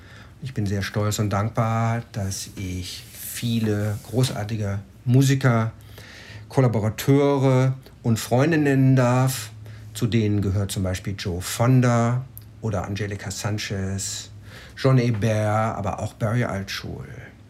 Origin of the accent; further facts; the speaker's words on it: Germany; now in New York, United States; Ich bin ein deutscher Jazzmusiker, spiele Trompete und lebe seit 2007 in New York.